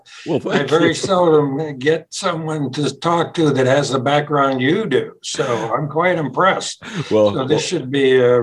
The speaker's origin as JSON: {"language": "English", "region": "Pennsylvania", "country": "United States", "tie": "born or raised there", "said": "And my hometown was central Pennsylvania, about 200 miles away."}